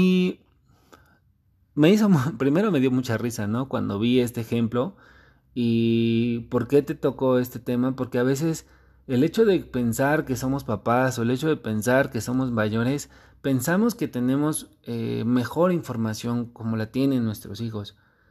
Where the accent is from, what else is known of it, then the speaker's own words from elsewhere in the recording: Mexico; bueno, yo soy mexicano y comprendo que este tipo de palabras se han utilizado